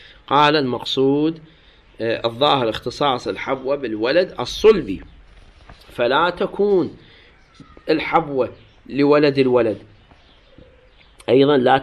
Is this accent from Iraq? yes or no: yes; Iraq; هاي عندنا بالعراق يسموه سبيعي